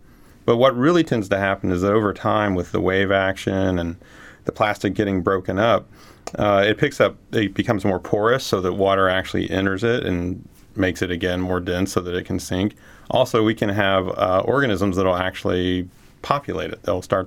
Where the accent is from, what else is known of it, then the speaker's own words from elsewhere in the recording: Florida, United States; now in Alaska, United States; I grew up in Florida, of all the craziest places to grow up, and live here in Alaska.